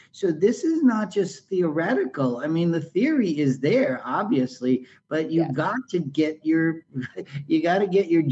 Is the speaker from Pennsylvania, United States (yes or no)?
no; New York, United States; growing up in the Bronx, New York, okay, and my parents being blue-collar workers and so on.